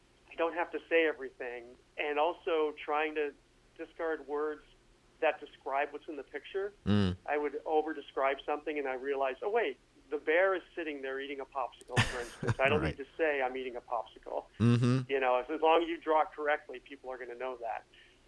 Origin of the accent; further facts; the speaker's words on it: Michigan, United States; a fellow by the name of Dan Jupe, who we grew up in Michigan, but I met him.